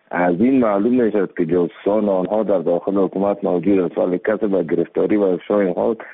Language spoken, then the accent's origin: Persian; Kabul, Afghanistan; از کابل هستم. من که سرحان کابل هستم